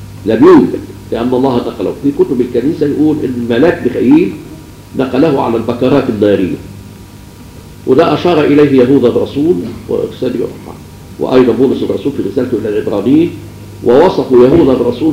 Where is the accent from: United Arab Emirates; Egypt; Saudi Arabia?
Egypt; وإحنا منهم كمصريين والإنجليز والفرنسويين وكل شعوب العالم الأخرى